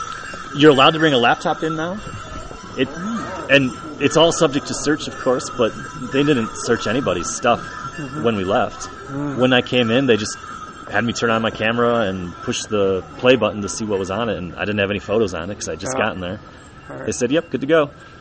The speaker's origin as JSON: {"language": "English", "country": "United States", "said": "I was not allowed to go on the train because I'm an American"}